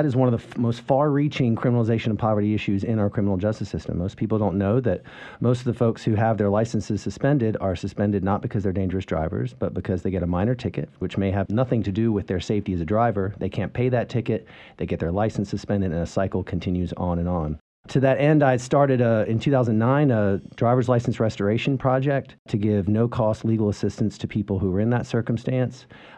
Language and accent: English; Chapel Hill, North Carolina, United States; I grew up here in Chapel Hill, moved here in 1982 when I was five, came up through the Chapel Hill, Carrboro, and Orange County school system